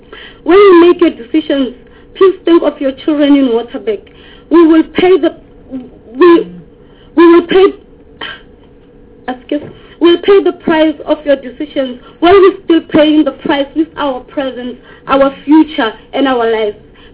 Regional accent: Lephalale, Limpopo, South Africa; I'm from Limpopo in Lephalale.

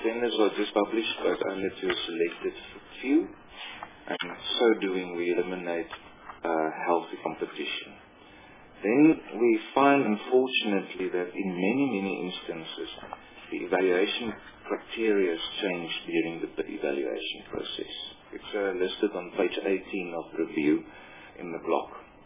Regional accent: Rustenburg, North West, South Africa; I grew up in Rustenburg

